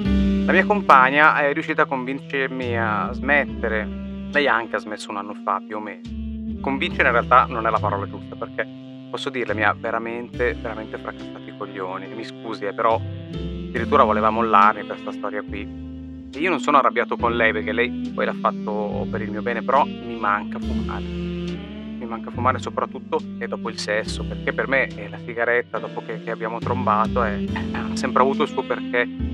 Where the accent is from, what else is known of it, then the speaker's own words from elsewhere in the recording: Bologna, Emilia-Romagna, Italy; sono di Bologna, ho 39 anni e da pochi giorni ho smesso di fumare.